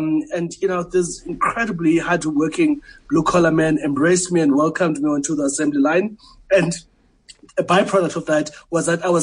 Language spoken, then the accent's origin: English; Port Elizabeth, Eastern Cape, South Africa; I grew up in New Brighton in Port Elizabeth. People generally are happy there. And I come from a happy-go-lucky family.